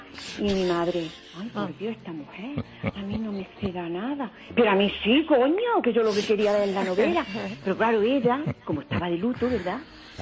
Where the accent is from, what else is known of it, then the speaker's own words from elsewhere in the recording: Guadix, Andalusia, Spain; yo soy de Granada y entonces resulta que la televisión y yo nacimos al mismo tiempo.